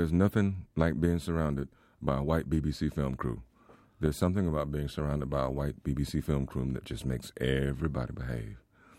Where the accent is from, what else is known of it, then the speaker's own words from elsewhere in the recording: the South, United States; now in Ireland; I'm from the South, and we are simple people in terms of solving problems. Maybe oversimplistic, but I come from a place where we believe right is right and wrong is wrong, and it's just that simple.